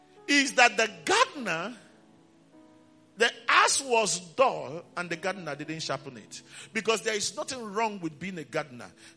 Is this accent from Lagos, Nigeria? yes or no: no; Aba, Abia, Nigeria; we were growing up in Abba. I'll say it in Igbo and then I'll explain it in English.